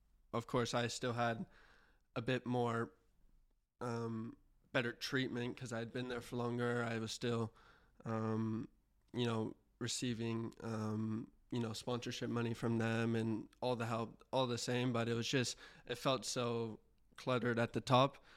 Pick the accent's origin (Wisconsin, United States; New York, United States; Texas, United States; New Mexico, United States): Texas, United States; Houston; So I'm from Houston, so it's only an hour flight to Mexico City.